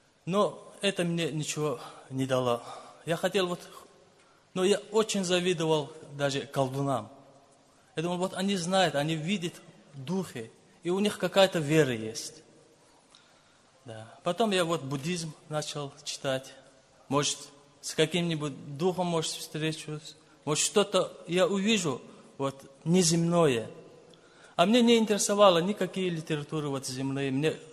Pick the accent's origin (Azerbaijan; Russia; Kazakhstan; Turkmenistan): Azerbaijan; Я из Азербайджана, живу в Кусарском районе Лезгин по национальности и живу на границе с Дагестаном. Это поселок Самур называется.